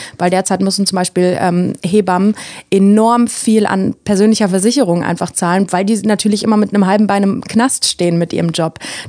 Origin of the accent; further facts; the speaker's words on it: North Rhine-Westphalia, Germany; Ich komme vom Land quasi, aus der Nähe von Bielefeld. Da fahren tatsächlich sehr viele Busse und Bahnen. Dann kam ich nach Niedersachsen